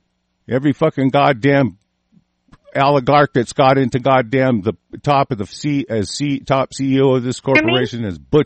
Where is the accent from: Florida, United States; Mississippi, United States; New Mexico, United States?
Florida, United States; Daytona Beach; born there; now in Oregon, United States; You're correct, but I was born in Daytona Beach.